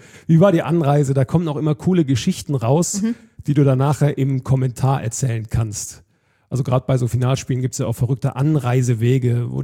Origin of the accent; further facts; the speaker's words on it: Börtlingen, Baden-Württemberg, Germany; Ich komme aus dem Schurwald tatsächlich, aus Börtlingen heißt das. Das ist ein kleines Dorf. Dort bin ich auch aufgewachsen